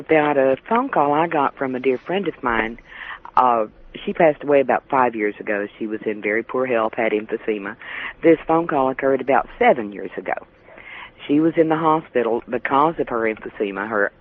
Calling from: Van Buren, Arkansas, United States; Hi, George. … calling from Van Buren, Arkansas.

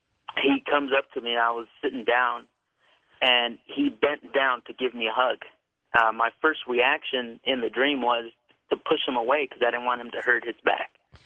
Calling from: Richmond, California, United States; I'm calling from Richmond, California.

